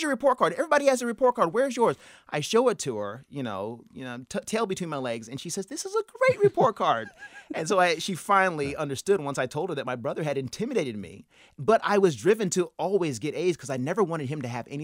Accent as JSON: {"language": "English", "town": "Santa Ana", "region": "California", "country": "United States", "tie": "born or raised there", "said": "You know, I grew up in Santa Ana, California, about an hour south of Los Angeles."}